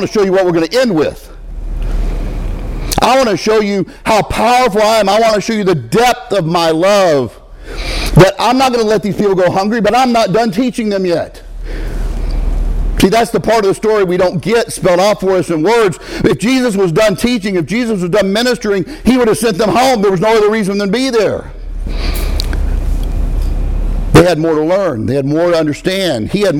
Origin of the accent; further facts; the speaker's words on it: Texas, United States; I'm not acclimated to that kind of heat, and I'm from Texas.